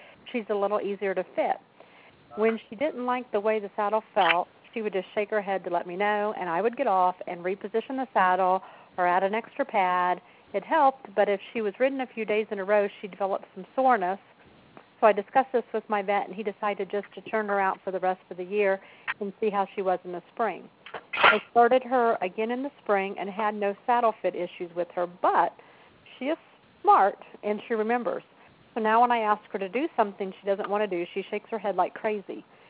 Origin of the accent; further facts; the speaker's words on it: Indiana, United States; I'm from Indiana, and my husband and I own Cutting Up Stables here in Shirley, Indiana.